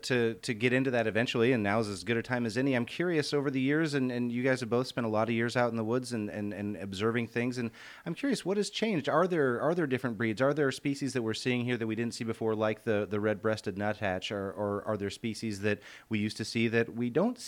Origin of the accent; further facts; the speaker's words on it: Iowa, United States; I'm from Iowa, where that's not particularly odd to see pheasants running around.